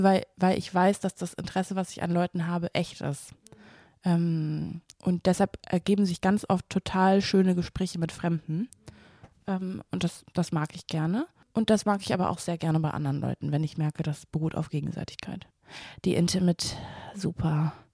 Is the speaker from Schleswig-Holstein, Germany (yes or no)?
yes; Kiel, Schleswig-Holstein, Germany; Übrigens komme ich aus Kiel.